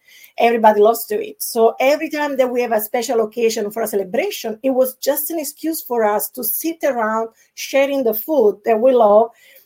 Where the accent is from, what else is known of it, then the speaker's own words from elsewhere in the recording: Sorrento, Campania, Italy; English is a second language; it reminds me of Sorrento, where I come from Italy.